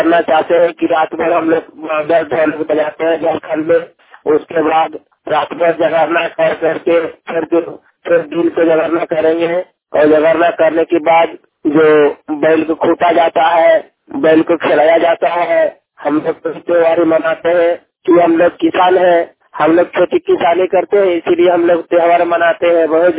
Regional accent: Dhanbad, Jharkhand, India; धनबाद मोहल media के प्रतिनिधि प्रत्याशी धनबाद से मैं झारखंड का रहने वाला हूँ।

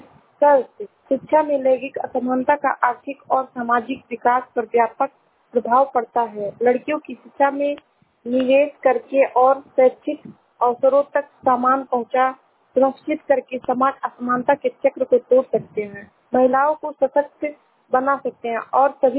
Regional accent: Shravasti, Uttar Pradesh, India; मैं जिला श्रावस्ती से हूँ।

